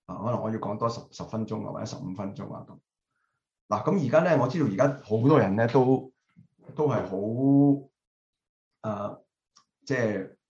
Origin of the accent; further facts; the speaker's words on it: China; 我哋中國人好興點樣講咧